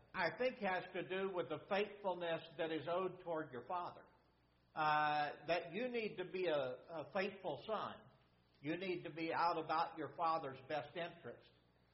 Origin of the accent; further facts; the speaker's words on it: Pampa, Texas, United States; He and his wife were a little bit younger than mom and dad and all their friends when I was growing up from Pampa, Texas, and they now live in the Dallas-Fort Worth area.